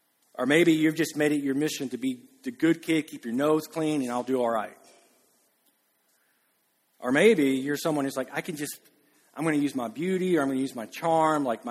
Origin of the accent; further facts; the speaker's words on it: Alabama, United States; It was just Alabama smart, right? Which, I'm from Alabama, I can say that.